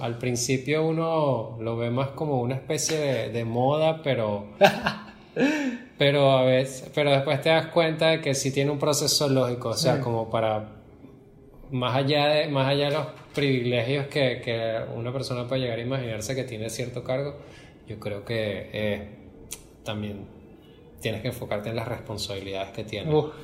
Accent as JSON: {"language": "Spanish", "town": "Caracas", "region": "Capital District", "country": "Venezuela", "tie": "born or raised there", "said": "Originalmente soy de aquí, de Caracas. Y bueno, he vivido toda mi vida aquí. Mi papá es de Irán, mi mamá es de Venezuela. Pero bueno, yo me crié en Caracas."}